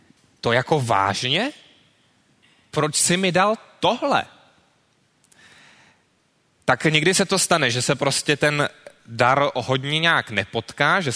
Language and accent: Czech; Prague, Czechia; Já teda teď jsem na Praze 13, ale původně jsem ze Smíchova